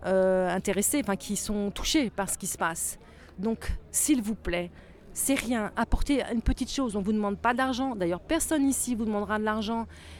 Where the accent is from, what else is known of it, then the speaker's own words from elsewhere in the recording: France; moi, je suis française, moi, je dors dans un lit tous les soirs